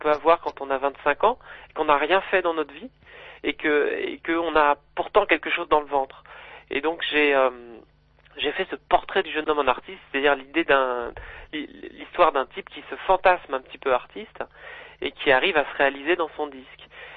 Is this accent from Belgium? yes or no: no; south of France, France; also born or lived in Versailles; je ne suis pas Versaillais. C'est un bruit qui court, mais c'est pas vrai. Je suis né à Versailles, mais j'ai grandi dans le sud de la France.